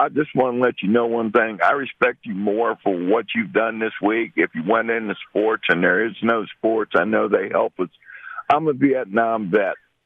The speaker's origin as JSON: {"language": "English", "region": "Virginia", "country": "United States", "tie": "born or raised there", "said": "I grew up in Virginia, and I lived about 25 minutes from T.C. Williams, and that's where the movie was made."}